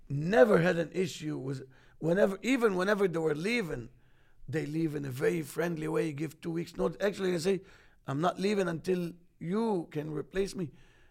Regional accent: Egypt; English is a second language; now in United States; I was born in Egypt. I'm Egyptian. I've had the best success in America.

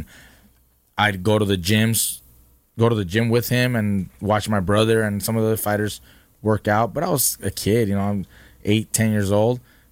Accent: Oxnard, California, United States; Growing up in Oxnard, my parents were working in strawberry fields.

